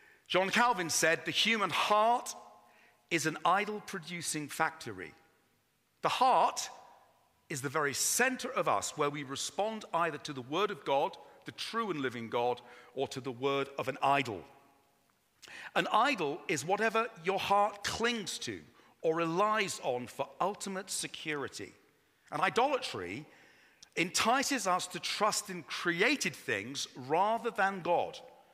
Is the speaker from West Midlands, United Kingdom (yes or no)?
no; Northwood, London, United Kingdom; I remember as a young boy, growing up in Northwood in Middlesex